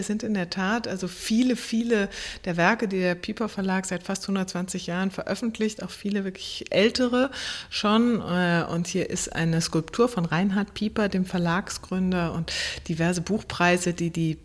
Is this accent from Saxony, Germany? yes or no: no; North Rhine-Westphalia, Germany; Ich bin aufgewachsen sehr, sehr schön im Münsterland, aber ohne eigentlich gleichaltrige Spielkameraden, also wirklich auf dem Land.